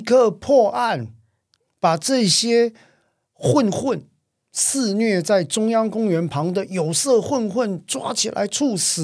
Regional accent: Taiwan; 我们台湾人就常觉得台湾治安很差嘛

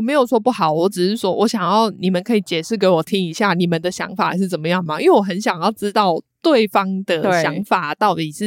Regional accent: Italy; 我就是意大利人，嗯，意大利人讲话真的就是这样，就是带很多手势，嗯，然后讲话可能比较大声，嗯，因为我们全家都是这样，

